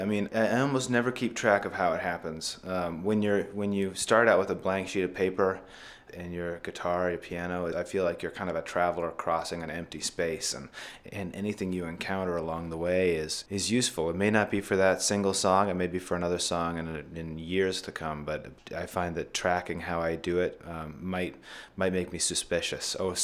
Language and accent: English; Idaho, United States; I'm from Idaho originally, so writing about the West was something that's always been in my head.